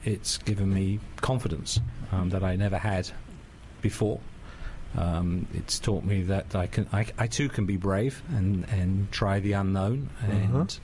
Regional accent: London, United Kingdom; moved away as an adult; now in United States; Originally from London, United Kingdom.

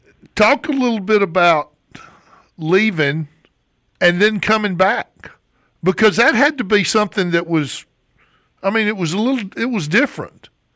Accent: Sylacauga, Alabama, United States; In 1997, I grew up in Sylacauga, Alabama.

